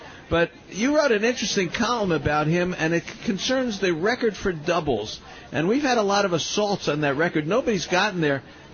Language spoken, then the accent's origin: English; Miami, Florida, United States; I like he's from Miami. I grew up in Miami.